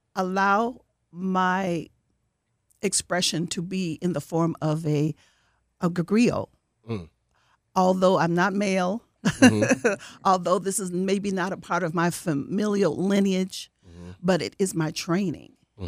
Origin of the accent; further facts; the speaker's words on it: Milwaukee, Wisconsin, United States; And I was raised here in Milwaukee born and raised, but I also was able to go away to school to Spelman College